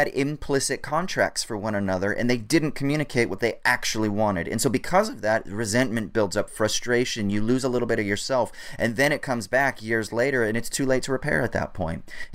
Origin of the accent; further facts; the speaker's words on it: California, United States; Growing up in Orange County, it was the car, right?